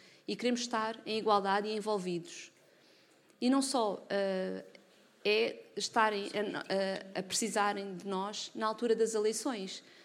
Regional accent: Portugal; todos nós que nascemos aqui, que somos portugueses

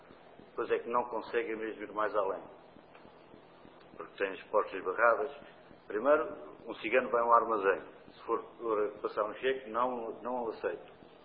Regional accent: Portugal; nós, ciganos portugueses, ou cidadãos de etnia cigana, como quiserem chamar, somos portugueses, quer queiram, quer não, estamos inseridos na comunidade portuguesa.

